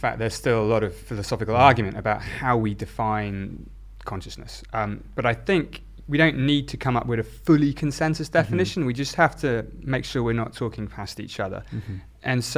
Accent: South East England, United Kingdom; born there; Well, so I was born in Oxfordshire. My mother was from a Catholic family from Yorkshire, actually. My father was from a Hindu family in Uttar Pradesh.

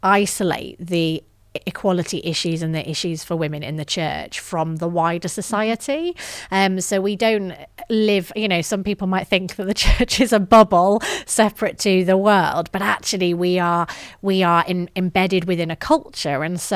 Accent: England, United Kingdom; accent: northern English; Yeah, so I grew up in the north of England, as my accent may betray. And I grew up in a Christian home.

